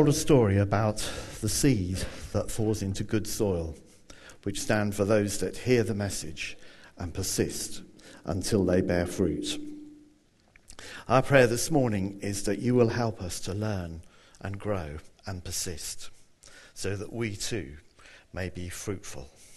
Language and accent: English; United Kingdom; Of course, being British, we're not really used to getting lots of praise and glory.